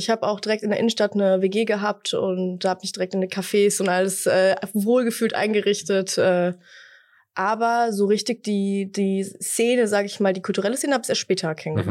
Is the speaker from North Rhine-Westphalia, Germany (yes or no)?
yes; Siegburg, North Rhine-Westphalia, Germany; now in Fulda, Germany; Eigentlich komme ich aus NRW, genau, geboren in Siegburg und dann fürs Studium hier nach Fulda gekommen.